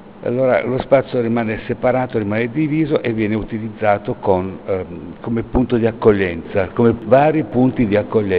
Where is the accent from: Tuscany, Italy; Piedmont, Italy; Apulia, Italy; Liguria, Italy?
Piedmont, Italy; rimboccando le maniche da buon piemontese